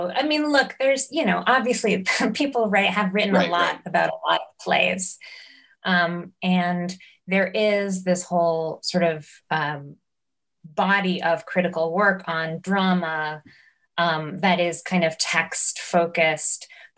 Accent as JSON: {"language": "English", "region": "New York", "country": "United States", "tie": "born or raised there", "said": "growing up in New York and, you know, kind of fortuitously getting access to those sort of kinds of experimental theater"}